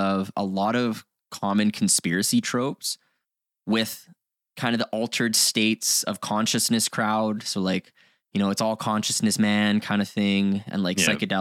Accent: Canada; We're Canadian, by the way, for first time listeners

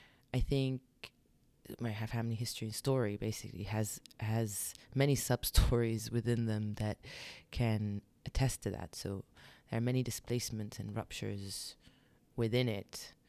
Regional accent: London, United Kingdom; born there; so from my mother's side, Syrian, and from my father's side, Libyan-Palestinian. And I was born in London, England.

